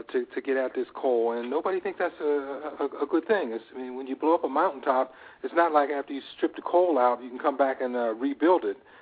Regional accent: Pennsylvania, United States; I came from Western Pennsylvania, and, you know, we had strip mining.

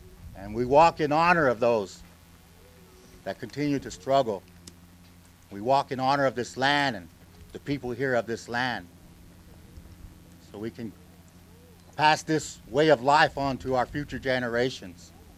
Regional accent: Oklahoma, United States; I'm a Choctaw from Oklahoma.

